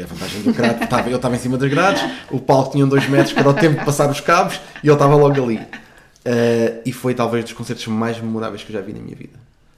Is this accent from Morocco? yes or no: no; Moura, Beja, Portugal; now in Lisbon, Portugal; E saí de Moura, e eu que nem gostava muito de Lisboa, gostava de Lisboa, achava que era uma cidade gira, vinha cá muito com os meus pais. Quando era miúdo